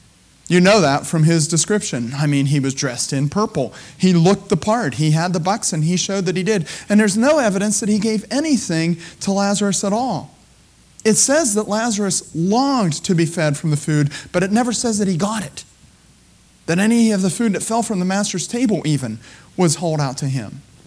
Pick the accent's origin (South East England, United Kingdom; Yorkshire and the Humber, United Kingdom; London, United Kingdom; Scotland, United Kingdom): Scotland, United Kingdom; I paid under $100 for this suit because I am a Scotsman and I'm good at that, you know.